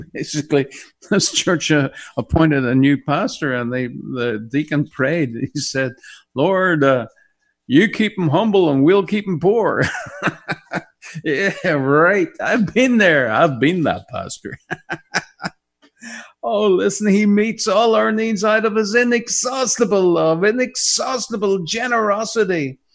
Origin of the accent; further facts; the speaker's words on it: Maghera, Northern Ireland, United Kingdom; But Mahara, oh yeah, that's my hometown, my home village in Northern Ireland.